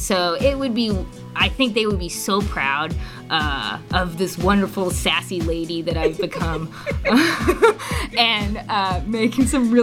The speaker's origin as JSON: {"language": "English", "region": "California", "country": "United States", "said": "I mean, I'm come from the Central Valley. Hello, that is where George Lucas is from."}